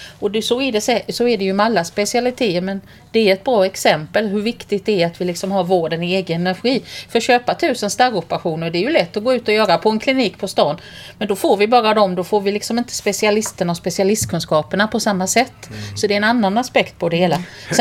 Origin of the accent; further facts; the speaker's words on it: Halmstad, Halland County, Sweden; Och jag är uppvuxen i Halmstad. Kommer precis därifrån.